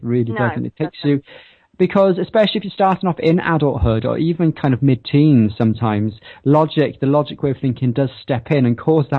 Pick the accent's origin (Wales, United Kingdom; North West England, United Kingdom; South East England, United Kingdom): Wales, United Kingdom; accent: Welsh; that I'm just a farmer that comes from a really primitive place like this all the time, talking in my Welsh accent.